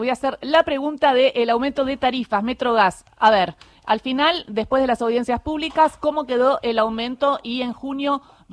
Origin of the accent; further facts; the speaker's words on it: Patagonia, Argentina; yo soy patagónica